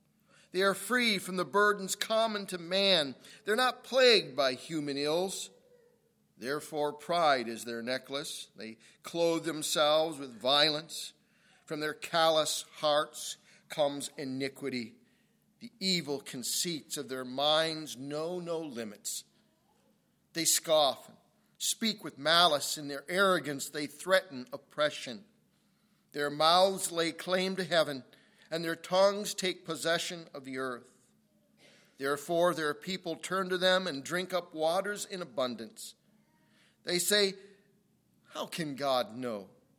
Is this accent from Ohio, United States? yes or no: yes; Ohio, United States; I'm from Ohio. I'm a Buckeye boy.